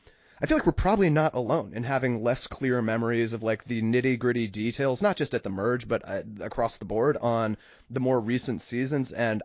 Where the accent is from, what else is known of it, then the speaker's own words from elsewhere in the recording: United States; I'm born and raised in America.